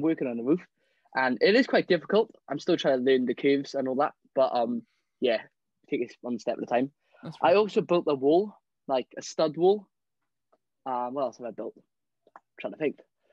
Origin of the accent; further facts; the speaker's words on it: Wales, United Kingdom; accent: Welsh; Well, sorry about my accent. If you can't understand me a little bit, because the Welsh accent is